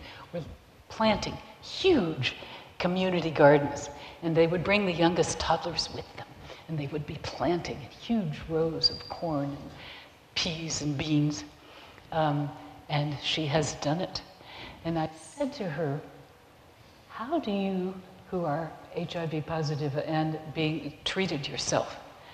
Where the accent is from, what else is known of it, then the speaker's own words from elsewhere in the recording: United States; I'm from the United States, and everybody is convinced that we have gold in the streets.